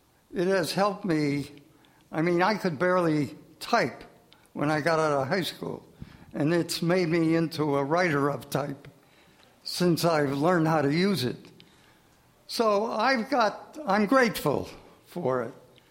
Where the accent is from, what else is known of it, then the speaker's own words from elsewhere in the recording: Chicago, Illinois, United States; from Chicago. I'm from the president's neighborhood.